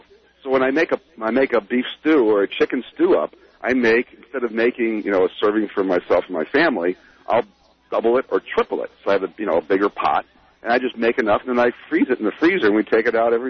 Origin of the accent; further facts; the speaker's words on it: Connecticut, United States; I'm from Connecticut, and it just kind of irritates me that the guy just is a Republican